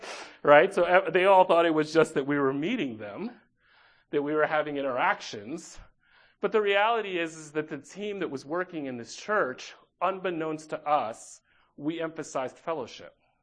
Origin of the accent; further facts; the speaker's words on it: New York, United States; so I was raised in the States, raised in a Dominican neighborhood in New York